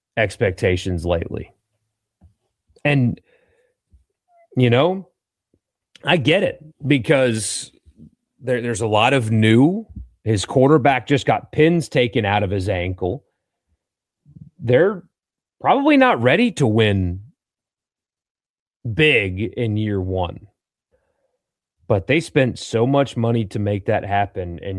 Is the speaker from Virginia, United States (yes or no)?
no; South Carolina, United States; like where I grew up in South Carolina, one of the suburbs of Greenville built a small stadium for the USL soccer team there.